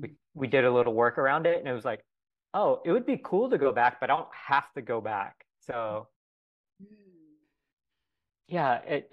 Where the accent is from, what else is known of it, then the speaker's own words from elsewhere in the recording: Saudi Arabia; also born or lived in Texas, United States; Sometimes I'm just like, oh, I was born here in Texas, because that's where I live still, or if I want to get more into it. And those conversations are happening more often. I share that I grew up in Saudi Arabia